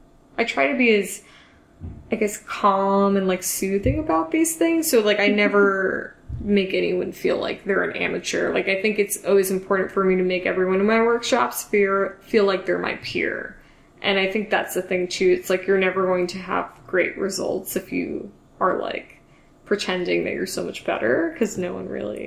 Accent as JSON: {"language": "English", "region": "New York", "country": "United States", "said": "I wrote a poem, kind of basically starting from like being a New Yorker at 9/11 and then kind of going up to the present time in the election."}